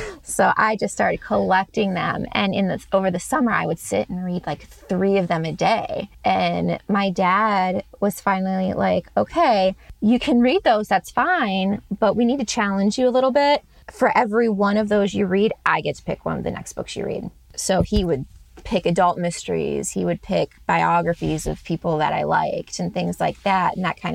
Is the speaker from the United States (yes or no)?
yes; Georgia, United States; moved away; also born or lived in Illinois; Oh, I grew up in the South. I was born in Georgia. So, I mean, it's very predominant down there, especially when I was growing up.